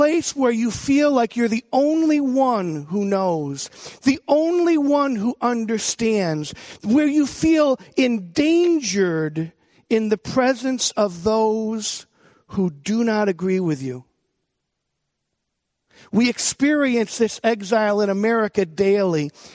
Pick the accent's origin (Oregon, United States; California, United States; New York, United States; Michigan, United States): New York, United States; Buffalo; You got people, I'm from Buffalo, I get it, I've seen it.